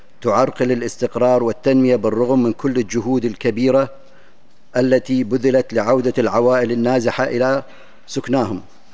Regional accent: Iraq; يعمل بلدي العراق على تحديث المعايير الوطنية

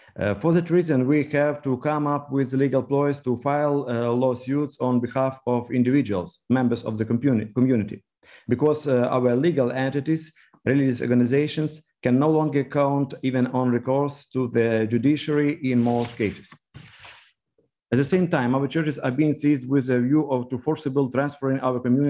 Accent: Ukraine; I am from Ukraine and I represent the Ukrainian Orthodox Church.

